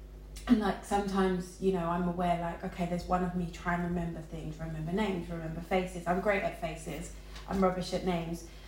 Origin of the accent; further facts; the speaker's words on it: London, United Kingdom; also born or lived in Buckinghamshire; I'm from West London originally. I'm from West London, but I've lived lots of places. I've lived between, we grew up half of our life here, and then my mum took us out to Buckinghamshire, and then we moved to, in those times I've lived all over the country.